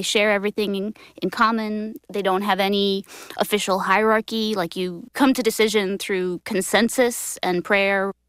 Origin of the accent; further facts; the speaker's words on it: New York City, New York, United States; growing up in New York City and like, having access to all sorts of internet